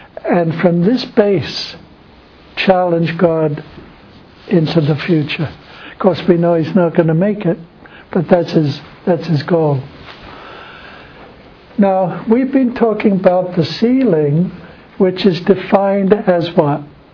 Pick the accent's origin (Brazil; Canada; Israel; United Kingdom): United Kingdom; England; moved away as an adult; now in United States; I grew up in England until I was 20. And then at the age of 20, I came across here to America to Southern Missionary College.